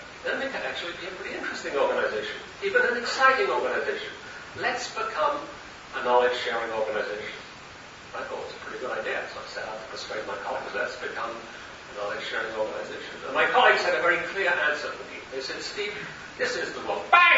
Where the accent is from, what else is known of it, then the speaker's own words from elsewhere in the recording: Sydney, New South Wales, Australia; moved away as an adult; now in Washington, D.C., United States; Well, I was born in Sydney, Australia. I grew up there.